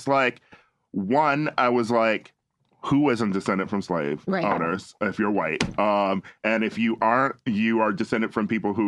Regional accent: Wisconsin, United States; I am from Wisconsin.

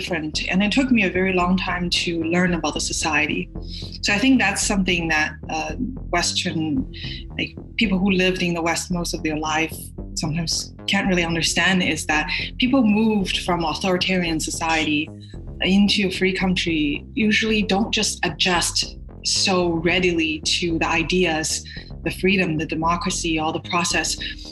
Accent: Canada; now in United States; I'm a Canadian actress. I live in the States right now.

